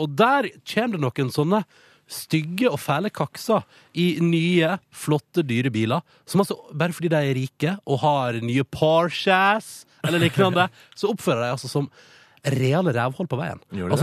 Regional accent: Førde, Vestland, Norway; now in Oslo, Norway; etter jeg påske hjemme i Førde

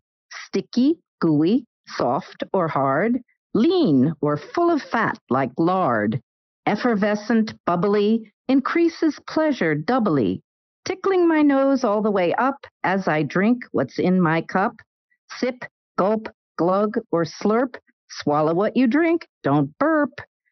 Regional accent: Delaware, United States; Norwegian is a second language; moved away as an adult; also born or lived in New Jersey; now in Norway; jeg var født I New Jersey, men jeg flyttet til Delaware når jeg var I gymnasialderen. Og så jeg gikk på universitet, University of Delaware, samme tid som Joe Biden.

